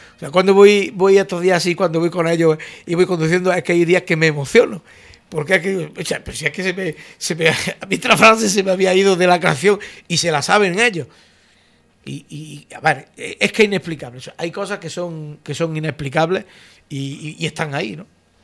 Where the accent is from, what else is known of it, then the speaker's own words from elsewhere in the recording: Andújar, Andalusia, Spain; Hay que reconocer que indudablemente, pues todos somos de Andújar